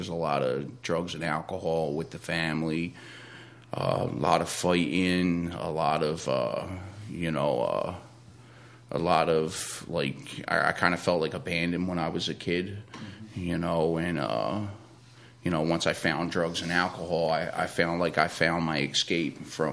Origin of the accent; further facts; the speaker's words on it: Philadelphia, Pennsylvania, United States; I grew up in Southwest Philadelphia